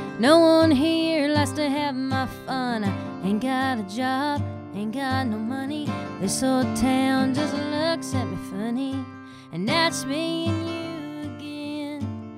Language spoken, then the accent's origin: English; Barlow, Kentucky, United States; I'm from Barlow, Kentucky, which is, via, like, a lot of people have been putting on stuff, and I'm from Monkey's Eyebrow, which is also true.